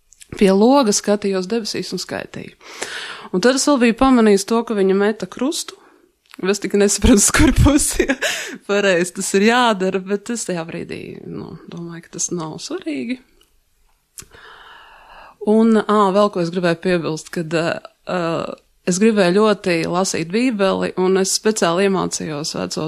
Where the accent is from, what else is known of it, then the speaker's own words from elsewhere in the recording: Saulkrasti, Saulkrasti Municipality, Latvia; Piedzimu uzaugu Saukrustos, neesmu no Rīgas.